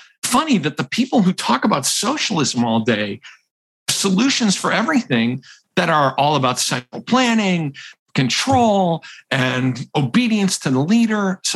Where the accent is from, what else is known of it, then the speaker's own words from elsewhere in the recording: Massachusetts, United States; And I am from Massachusetts and live in Rhode Island.